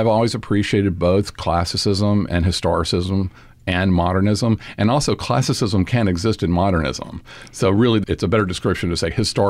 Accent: Monroe, Louisiana, United States; I grew up in Monroe in North Louisiana, which is a city that I would say boomed in the 40s and 50s.

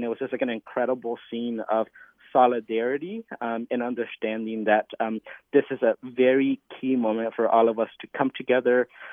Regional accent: Siler City, North Carolina, United States; because I have family in Siler City, and I grew up in Siler City, and I know a lot of people there.

